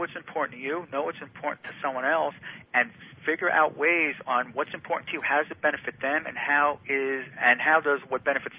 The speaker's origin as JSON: {"language": "English", "region": "New Jersey", "country": "United States", "tie": "born or raised there", "said": "I love growing up in New Jersey."}